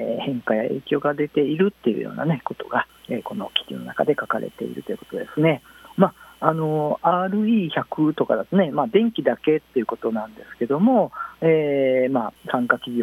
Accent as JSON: {"language": "Japanese", "region": "Kyoto", "country": "Japan", "tie": "born or raised there", "said": "地元京都なんですけれども"}